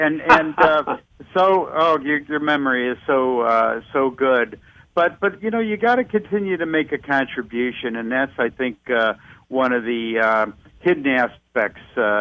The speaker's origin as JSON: {"language": "English", "town": "Chicago", "region": "Illinois", "country": "United States", "tie": "born or raised there", "said": "As you know, I grew up in Chicago, so I know there's a lot of Chicago listeners listening"}